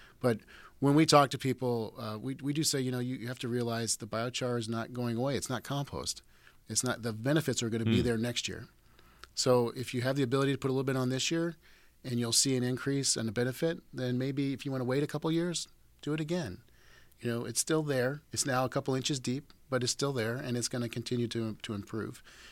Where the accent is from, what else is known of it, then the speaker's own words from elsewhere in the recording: Riverside, Illinois, United States; So like I said earlier, I'm from Riverside, Illinois, and if people are familiar with Riverside, it's actually an arboretum.